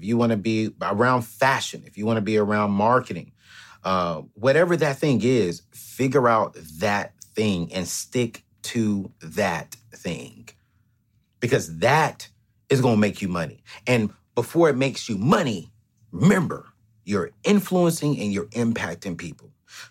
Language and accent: English; Fayetteville, North Carolina, United States; also born or lived in San Diego; Man, I come from Fayetteville, North Carolina, San Diego, California. I come from a family of 5 in a 3-bedroom, 1,200 square foot home